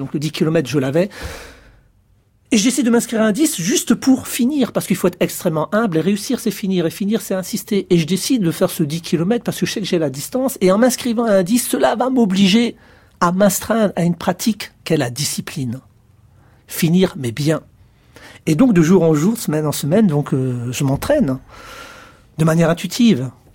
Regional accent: Grand Est, France; un coach qui était réputé chez nous à Agno, en Alsace

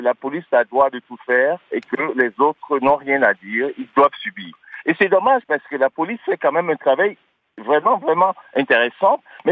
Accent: France; je suis français

